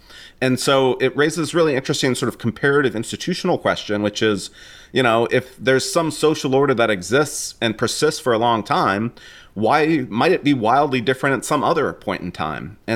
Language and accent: English; California, United States; Growing up in the Bay Area in California, I was very much aware of mass incarceration